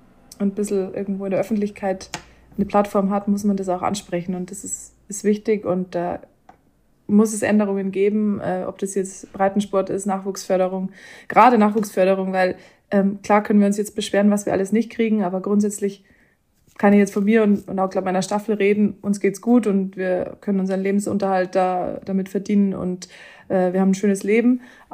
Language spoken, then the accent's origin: German; Töging, Bavaria, Germany; ist das Bronzeschwert meiner Heimatstadt Töging